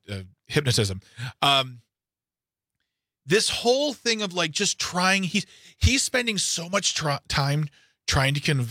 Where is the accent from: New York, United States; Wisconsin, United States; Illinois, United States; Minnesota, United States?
Wisconsin, United States; Do I look like I've ever turned away all you can eat fish fry? No, I'm from Wisconsin.